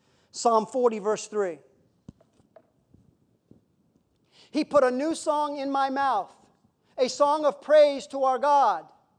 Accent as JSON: {"language": "English", "region": "Florida", "country": "United States", "tie": "born or raised there", "said": "I grew up in Florida, so I knew them."}